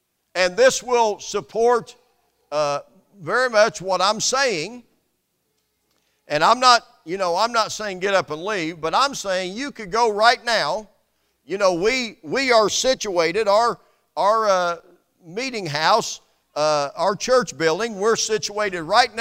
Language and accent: English; Indianapolis, Indiana, United States; when I was growing up in Indianapolis among those missionary Baptist churches there